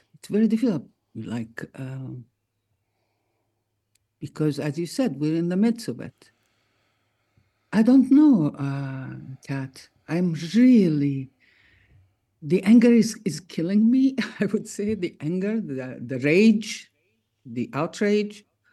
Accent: Palestine; It's not that Gaza is a different country. It's our people, our relatives, our friends. It's a province within Palestine. It's the coastal territories of Palestine.

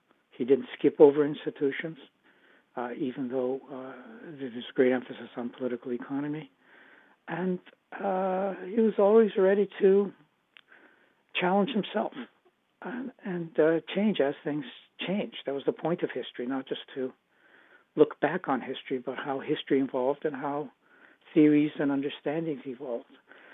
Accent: Winnipeg, Manitoba, Canada; Growing up in Winnipeg meant, on the one hand, it was the context of the 60s.

